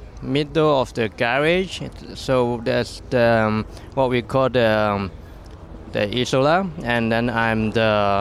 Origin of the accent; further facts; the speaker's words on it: Hong Kong; I'm from Hong Kong.